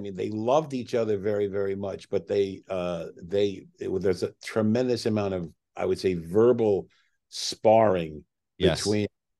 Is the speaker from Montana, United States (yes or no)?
no; Port Chester, New York, United States; I want to see the house I grew up in Portchester, New York.